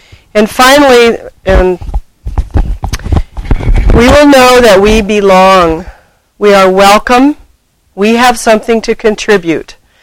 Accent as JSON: {"language": "English", "town": "San Diego", "region": "California", "country": "United States", "said": "But I'm from San Diego. How can I be part of your community?"}